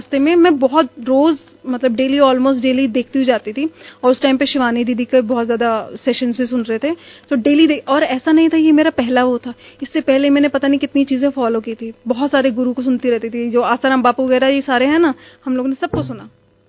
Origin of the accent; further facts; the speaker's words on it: Delhi, India; दिल्ली में मैं रोहिणी से हूँ और मैं वर्किंग हूँ, मैं काम जो है ना आईटी कंपनी में कर रही हूँ गुड़गांव में। तो अभी कुछ एक साल से, वैसे तो मेरा डेली अप डाउन होता था, बट अभी कुछ एक साल से सेंटर के पास ही गुड़गांव में ही रह रही हूँ